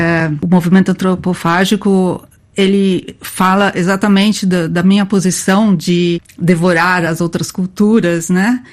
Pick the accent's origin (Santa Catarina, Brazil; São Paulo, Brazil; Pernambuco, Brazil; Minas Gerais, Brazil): São Paulo, Brazil; Eu sou de São Paulo e morei em cidade grande, né?